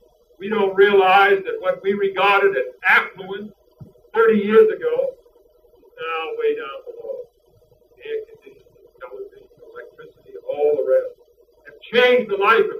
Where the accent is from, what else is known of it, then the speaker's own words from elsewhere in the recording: Massachusetts, United States; I come from Massachusetts. from the other side of the country, but it's a very small country